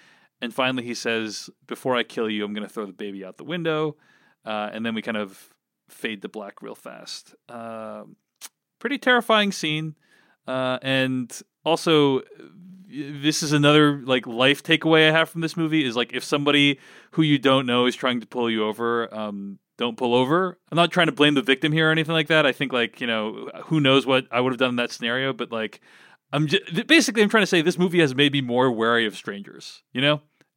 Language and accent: English; Boston, Massachusetts, United States; growing up in Boston, virtually everyone I knew had a basement.